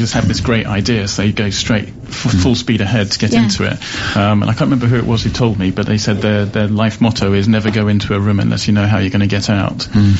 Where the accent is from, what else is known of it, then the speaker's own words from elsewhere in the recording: Sheerness, South East England, United Kingdom; It's a small world, actually, because I was born in Sheerness, and that's how you started.